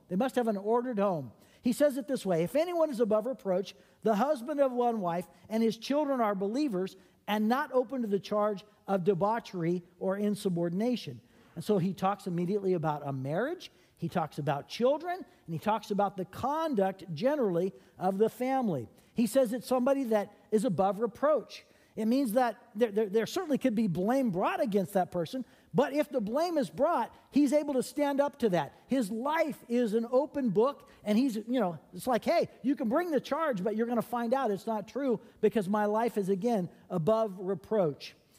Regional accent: California, United States; I grew up in Northern California, and I grew up with two parents that loved me very much

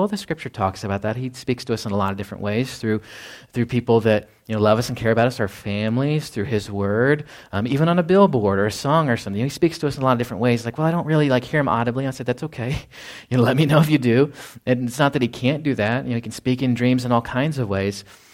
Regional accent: Texas, United States; And growing up in North Texas, like, I know we have thunderstorms here

